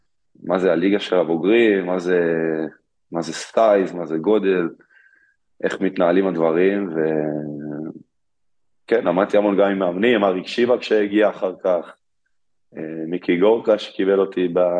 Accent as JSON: {"language": "Hebrew", "town": "Ramat Gan", "region": "Tel Aviv District", "country": "Israel", "tie": "born or raised there", "said": "אני גדלתי בעצם בעירוני, ברמת גן עד כיתה ט'."}